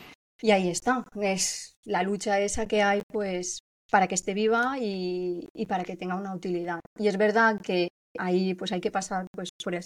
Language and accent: Spanish; Pedreguer, Valencian Community, Spain; Depende de la zona de la comunidad valenciana. Yo soy de Pedreguer.